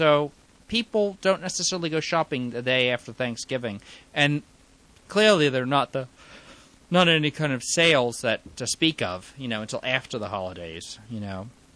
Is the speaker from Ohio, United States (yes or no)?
no; Philadelphia, Pennsylvania, United States; When I was a child, I come from Philadelphia area.